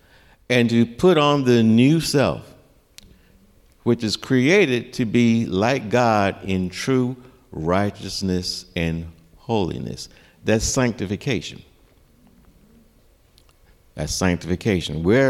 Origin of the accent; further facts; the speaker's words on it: Roanoke, Virginia, United States; it was my hometown of Roanoke, Virginia. And I saw all the places that I used to have fun in, and the places that I remembered.